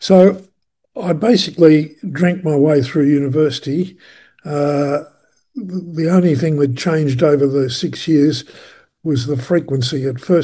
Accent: Melbourne, Victoria, Australia; I come from Melbourne in Victoria, Australia.

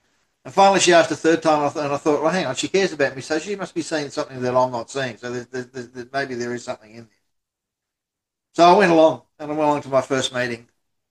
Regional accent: Australia; I'm Australian, so there'll be profanity littered through it, left, right, and centre.

